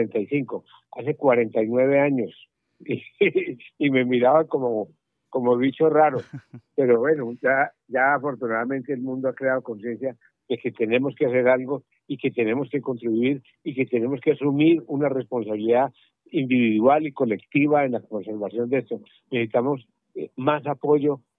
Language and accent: Spanish; Colombia; de Colombia